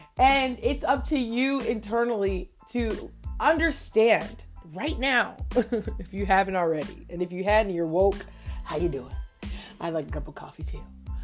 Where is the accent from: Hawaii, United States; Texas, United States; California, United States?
Hawaii, United States; Honolulu; Growing up in Honolulu, Hawaii